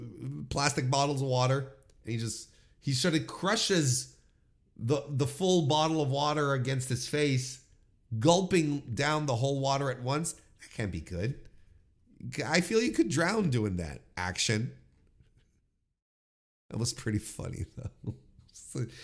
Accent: Canada; I'm a Canadian.

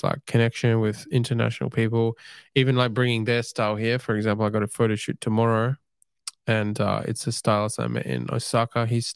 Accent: South Africa; born there; Because I was born in South Africa, and and I have some family there.

